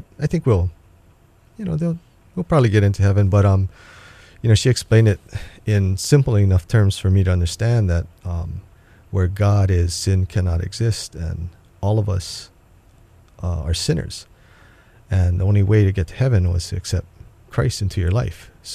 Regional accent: Kaneohe, Hawaii, United States; I grew up in Kaneohe.

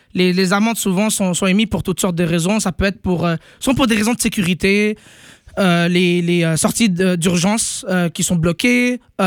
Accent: Montreal, Quebec, Canada; En tant que Montréalais, je connais bien les nids de poules.

